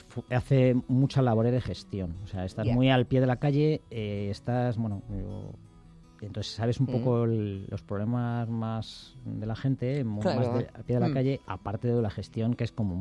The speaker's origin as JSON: {"language": "Spanish", "town": "Valdemaqueda", "region": "Community of Madrid", "country": "Spain", "tie": "born there", "said": "Nací en Valdemaqueda, soy de los últimos ya que nacieron físicamente en el pueblo"}